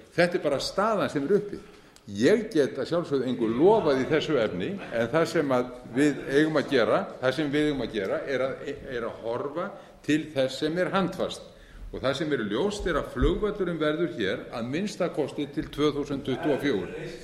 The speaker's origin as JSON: {"language": "Icelandic", "town": "Reykjavik", "region": "Capital Region", "country": "Iceland", "said": "Ég er Reykvíkingur en er því andvígur."}